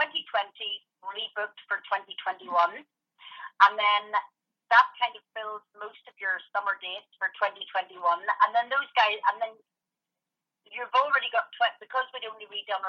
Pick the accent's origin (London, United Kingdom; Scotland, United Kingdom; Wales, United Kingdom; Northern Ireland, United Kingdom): Northern Ireland, United Kingdom; Belfast; I grew up in Belfast, yes. So I went to, my dad's an optometrist from Belfast and my mum was a solicitor in Belfast, and we grew up it's just outside the city centre in a wee place called Dunmurray.